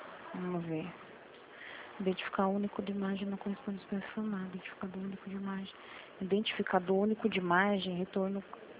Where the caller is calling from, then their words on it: Colina, São Paulo, Brazil; Daqui mesmo.